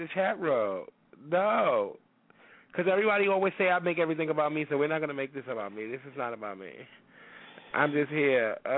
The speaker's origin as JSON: {"language": "English", "region": "New York", "country": "United States", "said": "I'm a New Yorker. My family and everything is here, and this is where my mother's"}